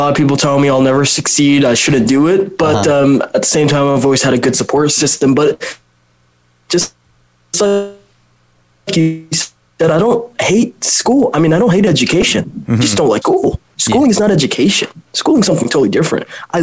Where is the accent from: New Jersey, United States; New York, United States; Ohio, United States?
New Jersey, United States; Edison; Yeah, born and raised in Edison, New Jersey, and being raised in that town, mm-hmm. it was so competitive, the school district